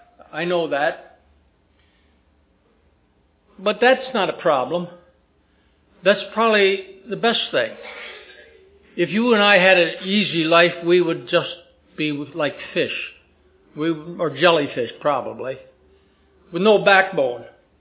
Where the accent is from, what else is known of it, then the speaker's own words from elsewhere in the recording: United States; Yeah, I'm an American, I know.